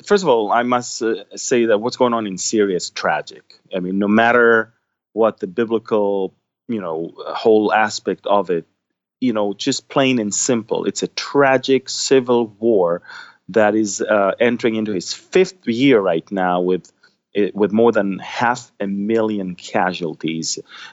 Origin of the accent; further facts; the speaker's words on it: Jerusalem, Jerusalem District, Israel; I was born in Jerusalem. I grew up in that area, and then I moved after I got married.